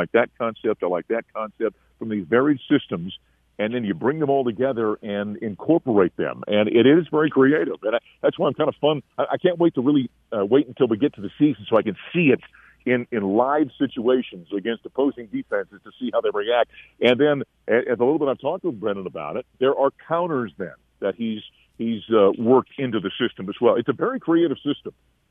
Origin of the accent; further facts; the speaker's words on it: North Dakota, United States; around the state of North Dakota, my home state